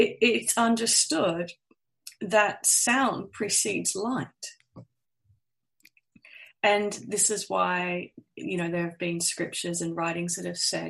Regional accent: Perth, Western Australia, Australia; I mean, I'm born and raised in Perth, Australia, and we are the most isolated capital city in the world.

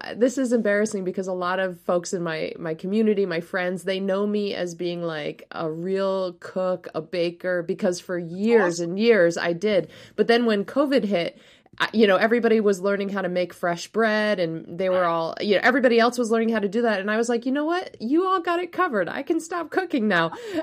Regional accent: East Coast, United States; also born or lived in Florida / Massachusetts; I grew up all along the East Coast, so I was born on the Gulf of Mexico in Florida, and then lived throughout, you know, my childhood and young adult life all the way up to Massachusetts, places in the middle.

